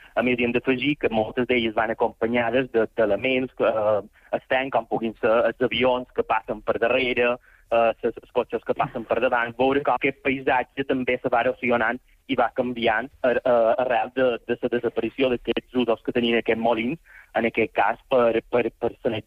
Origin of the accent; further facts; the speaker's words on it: Llucmajor, Balearic Islands, Spain; jo som de Llumajor